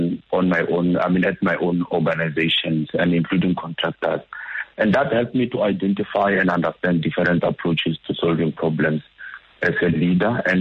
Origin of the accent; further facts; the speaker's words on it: Limpopo, South Africa; because I'm from Limpopo also.